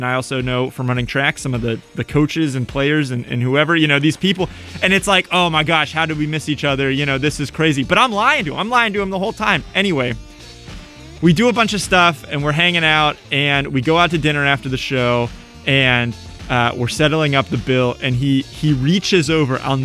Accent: Pittsburgh, Pennsylvania, United States; I tell him I'm from Pittsburgh, which I am.

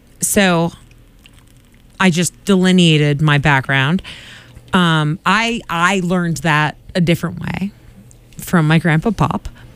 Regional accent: Ireland; I mean, I would say, as an Irish person

